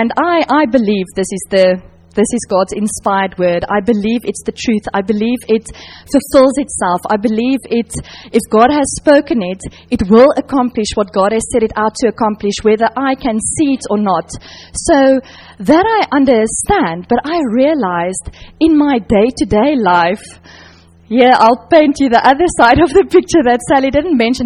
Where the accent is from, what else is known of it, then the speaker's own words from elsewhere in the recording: Johannesburg, Gauteng, South Africa; moved away as an adult; now in England, United Kingdom; I grew up in Johannesburg, which is in the north of South Africa, and came over with my husband after we've been married just over a year.